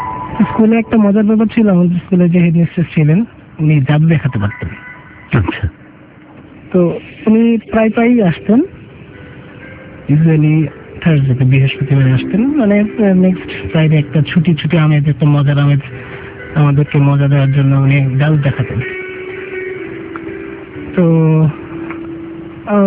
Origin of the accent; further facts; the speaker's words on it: Dhaka, Dhaka Division, Bangladesh; আমার জন্ম 1985 সালে ঢাকায়। ঢাকায় বাসাবতে থাকতাম আমি তখন থেকেই, সেখানেই আমার বেড়ে ওঠা। সেখান থেকে এখন পর্যন্ত 28 বছর আমার সেখানেই থাকা।